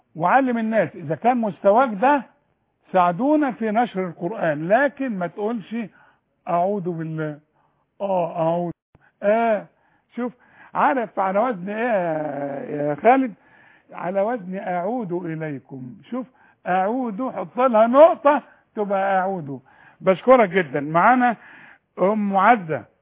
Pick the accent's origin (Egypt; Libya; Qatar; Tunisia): Egypt; Faqous, Sharqia Governorate; انا من الشرقية، انا من الشرقية فعلا، من فجوس،